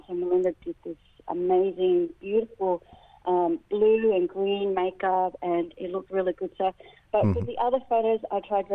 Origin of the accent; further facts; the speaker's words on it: Laos; We came from Laos. because my parents came from Laos